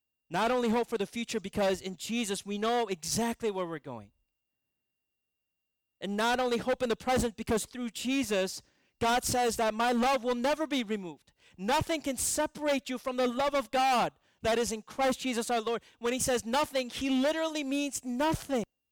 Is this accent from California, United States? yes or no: no; Minnesota, United States; By the way, disclaimer, I grew up in Minnesota, so you know who I was rooting for, right? I got to be loyal to my Midwest region.